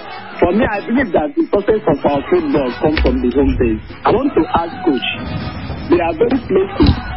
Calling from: Lungi, Sierra Leone; I'm calling from Lungi Barrack.

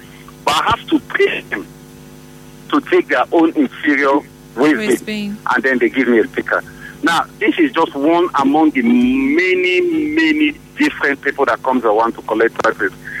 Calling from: Nigeria; I'm calling from Mbaba.

